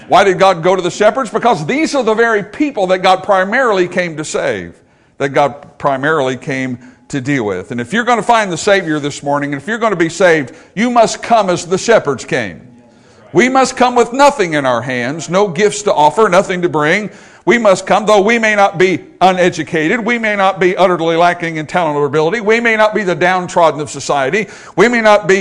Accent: United States; I wasn't thinking lamb because I'm an American.

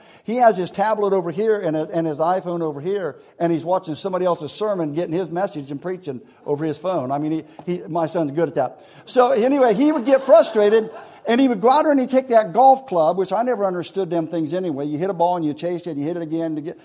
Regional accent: Ohio, United States; I'm from Ohio. I talk fast. You know what a Buckeye is, right?

